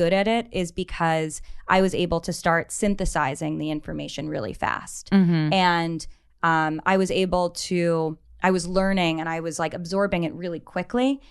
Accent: New York, United States; New York.

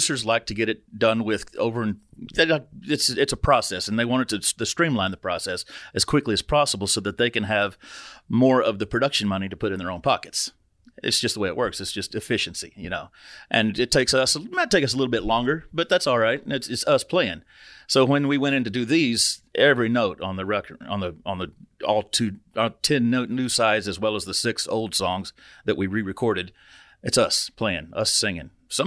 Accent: Vianne, Oklahoma, United States; grew up in Vianne, Oklahoma, which is where I'm from.

